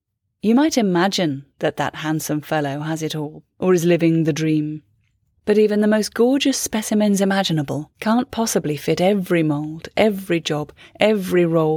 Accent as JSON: {"language": "English", "town": "Wolverhampton", "region": "West Midlands", "country": "United Kingdom", "tie": "born or raised there", "said": "When I was growing up in Wolverhampton, I never heard anyone say"}